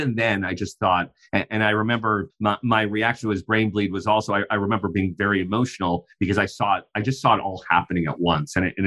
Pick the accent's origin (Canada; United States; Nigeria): Canada; I grew up in Canada